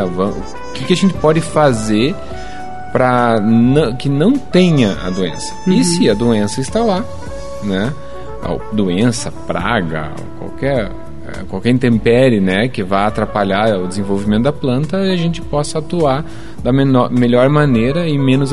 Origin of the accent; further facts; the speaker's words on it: Curitiba, Paraná, Brazil; born there; Eu sou nasci em Curitiba mesmo.